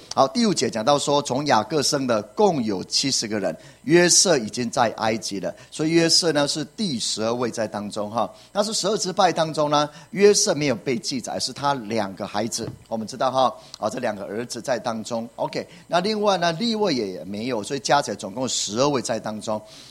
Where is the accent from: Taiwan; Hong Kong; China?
Taiwan; 如果照我们台湾人来讲的话，大概六十五岁就退休了